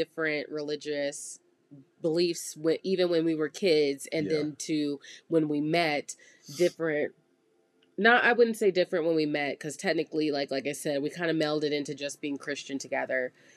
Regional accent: Oklahoma, United States; Because we're from Oklahoma originally.

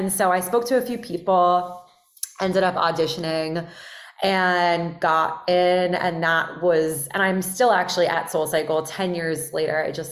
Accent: Miami, Florida, United States; I'm from Miami, and I went I moved back during COVID, so I'm in Miami right now. But I went to school at Emory.

